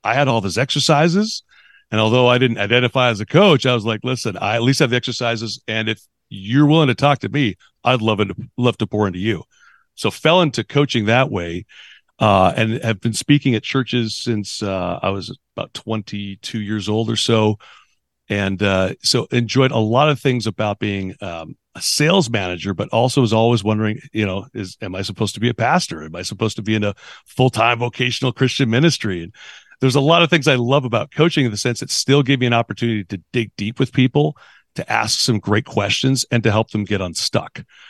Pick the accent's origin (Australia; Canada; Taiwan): Canada; Vancouver, British Columbia; now in New Jersey, United States; mostly raised in Vancouver, but stops in Calgary, Montreal, Ottawa